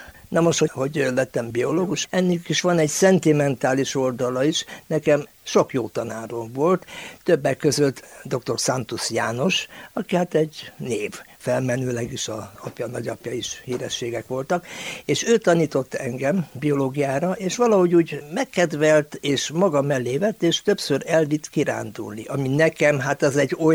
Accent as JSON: {"language": "Hungarian", "town": "Cluj-Napoca", "region": "Cluj County", "country": "Romania", "tie": "born or raised there", "said": "Valóban a kolozsvári aszfalton nőttem fel, de nekem mindig valahogy szimpatikus volt a vidék"}